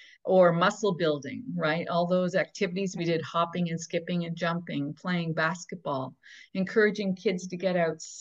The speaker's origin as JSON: {"language": "English", "town": "Montreal", "region": "Quebec", "country": "Canada", "moved": "as an adult", "lives_now": "Ottawa, Canada", "said": "I remember when we first moved to Ottawa, I'm from South Shore, Montreal, and my kids were always out all the time."}